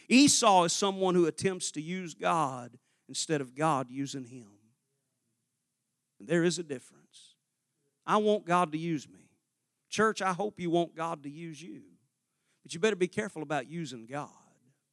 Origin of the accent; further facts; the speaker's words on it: Arkansas, United States; I'm from Arkansas, man. The Clintons know all about that.